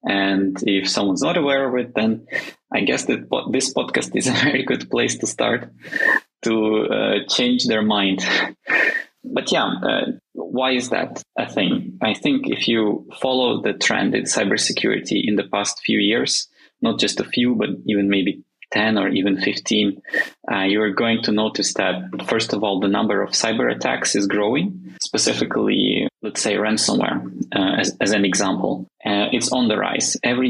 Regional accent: Ukraine; English is a second language; And originally, I am coming from Ukraine.

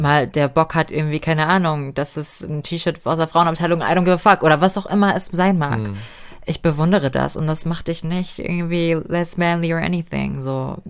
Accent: Germany; So, ich bin hier geboren. Ich bin dankbar dafür. Ich bin Deutsche.

